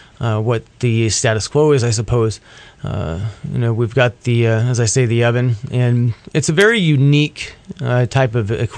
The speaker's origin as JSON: {"language": "English", "region": "California", "country": "United States", "tie": "born or raised there", "said": "I grew up in the Central Valley. I was born and raised just south of Sacramento."}